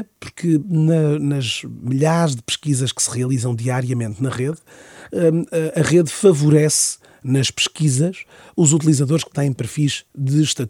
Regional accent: Viana do Castelo, Portugal; Viena do Castelo, de onde eu sou natural, de onde eu resido atualmente

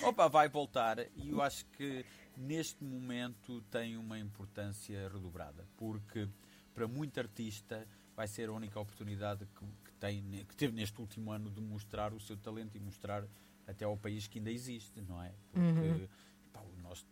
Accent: Avelar, Centro, Portugal; ajudei lá na minha terra na festa de Natal da Sociedade Filarmónica Avelarense, que eu sou da Velara

